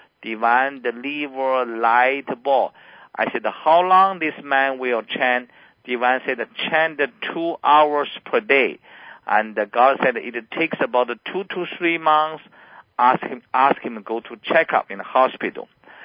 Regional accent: China; English is a second language; I'm the MD from China, so that is, you know, I honor surgery very much.

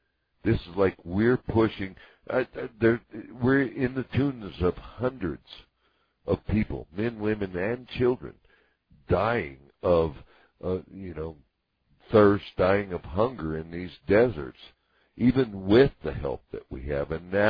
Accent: Hereford, Arizona, United States; now in Santa Fe, United States; I'm from Santa Fe, New Mexico. I was born and raised in Hereford, Arizona, a stone's throw away from the border.

